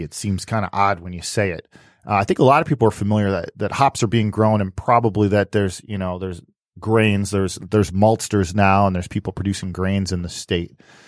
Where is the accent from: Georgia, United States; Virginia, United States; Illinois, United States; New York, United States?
New York, United States; Utica; Steampunk, which is a cool little bottle room, tap room, is in Utica, my hometown, by the way.